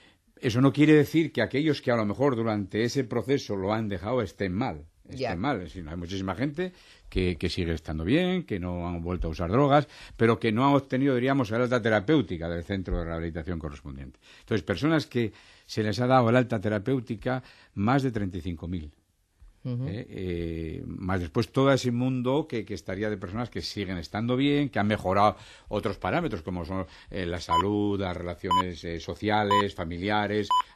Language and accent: Spanish; Asturias, Spain; yo estaba en Madrid, pero soy de Asturias.